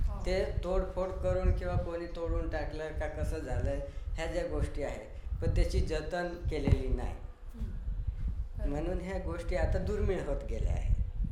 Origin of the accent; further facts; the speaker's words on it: Vadmal, Maharashtra, India; मी राहणार आहे वडमाळ सू, सुरगाणा तालुक्यातील माझं गाव आहे आणि नाशिक जिल्हा.